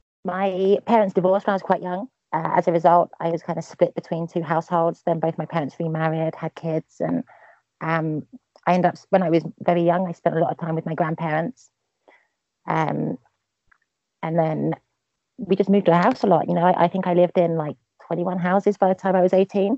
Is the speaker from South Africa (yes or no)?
no; England, United Kingdom; also born or lived in Milton Keynes; I moved around quite a lot. But I grew up mainly about an hour north of central London, just outside the big M25 ring road that goes out. So it's kind of more country, kind of small town kind of thing.